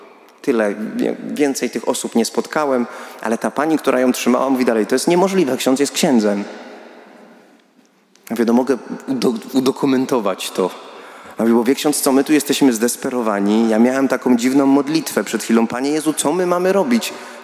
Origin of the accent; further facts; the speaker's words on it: Katowice, Silesian Voivodeship, Poland; Ja pochodzę z Katowic Ligoty